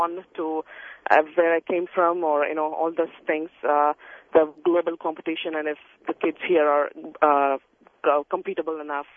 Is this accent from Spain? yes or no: no; India; English is a second language; moved away as an adult; Like, I'm from India, so I know how the education system is there.